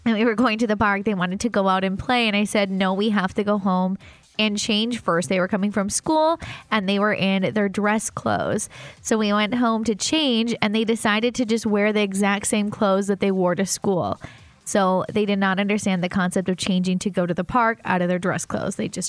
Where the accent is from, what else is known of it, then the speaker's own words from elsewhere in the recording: Canada; now in United States; And I said, yeah, I'm from Canada.